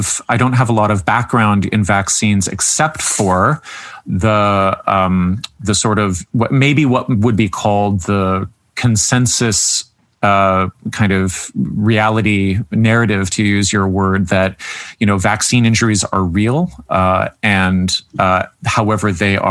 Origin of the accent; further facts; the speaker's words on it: Canada; being the Canadian on staff means that I'm actually sitting in the privileged, but also, I think, for liberal democracies, the majority position